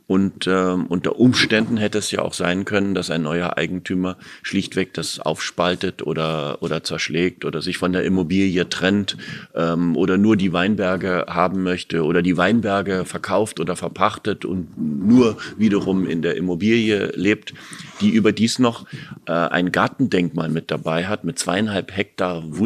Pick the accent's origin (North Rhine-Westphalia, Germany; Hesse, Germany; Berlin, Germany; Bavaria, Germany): Berlin, Germany; ich so als Berliner Ferienkind war dann öfter auf diesem Weingut